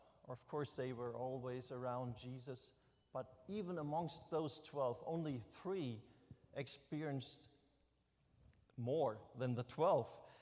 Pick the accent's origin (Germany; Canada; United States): Germany; I was raised in the Lutheran church because we have in our village a Lutheran church, and that's how it was in Germany.